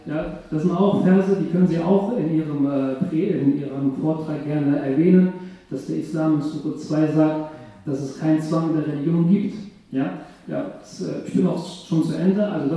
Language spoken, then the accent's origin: German; Saarland, Germany; weil ich bin selber in Deutschland geboren, ich bin im Saarland geboren, bin also hier aufgewachsen.